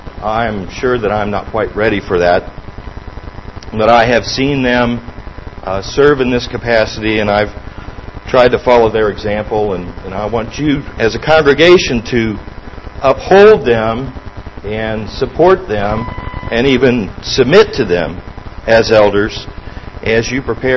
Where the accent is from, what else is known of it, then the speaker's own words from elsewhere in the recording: Ohio, United States; also born or lived in Virginia / Texas; I was born in Virginia, but raised in Ohio, but going home to see the family when I was growing up meant going to West Virginia. I went to junior high school and high school in Ohio